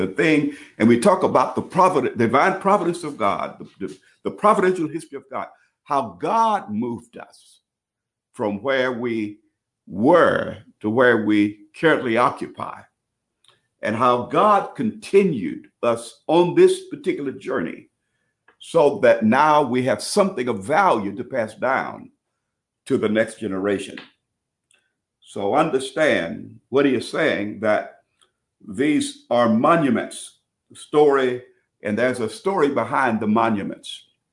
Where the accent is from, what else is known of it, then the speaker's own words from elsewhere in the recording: Brooklyn, Illinois, United States; I'm from Brooklyn, Illinois, where we had businesses on the street.